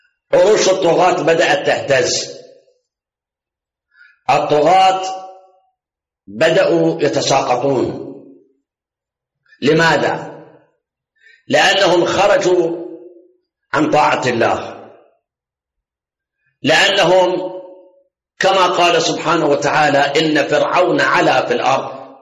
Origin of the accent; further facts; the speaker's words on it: Iraq; عندنا في العراق بعثيين